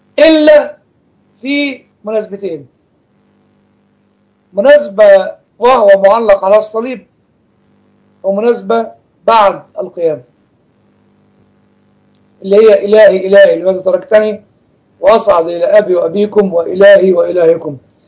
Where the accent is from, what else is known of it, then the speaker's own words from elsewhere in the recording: Egypt; الحاجات اللي تستحق يعني تستحق القرايه عندنا في مصر هي كتابات الاب متى المسكين